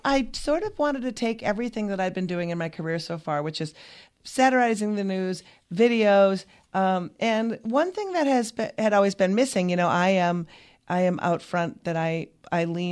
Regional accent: Minnesota, United States; I'm from Minnesota, which is an incredible state for bringing in refugees.

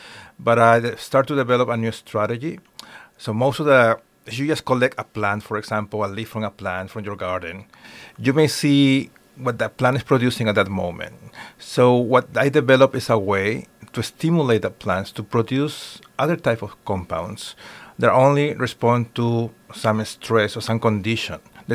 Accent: Peru; now in United States; I'm originally from Peru. So in my country, we use plants as a source of medicine. So I grew up

